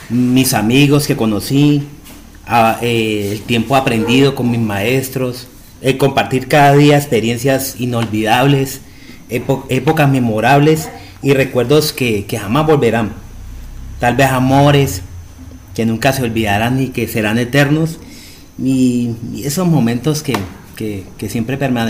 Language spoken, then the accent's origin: Spanish; Guayabal, Colombia; soy del corregimiento de Guayabal.